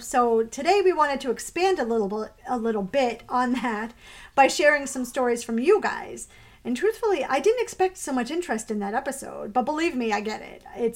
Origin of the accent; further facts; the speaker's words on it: Easton, Massachusetts, United States; You grew up in Bridgewater. I grew up in Easton, which is the next town over.